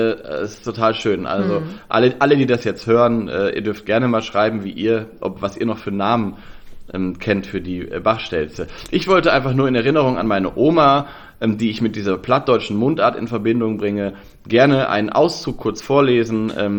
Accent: Lower Saxony, Germany; Weil ich komme ja aus Nordwest, Niedersachsen, Nordwestdeutschland

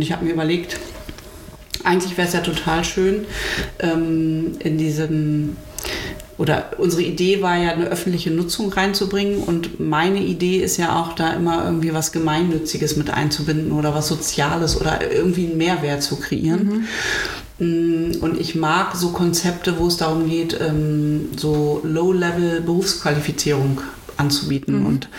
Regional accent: Uelzen, Lower Saxony, Germany; Nee, Uelzen ist da, wo ich herkomme, ursprünglich.

